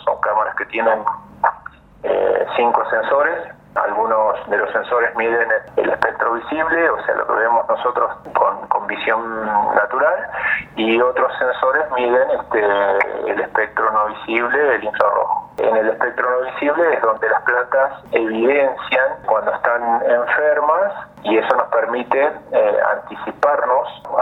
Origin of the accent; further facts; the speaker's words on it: Trevelin, Chubut, Argentina; nacido y criado en Taiman, Chubut, de padres y abuelos agricultores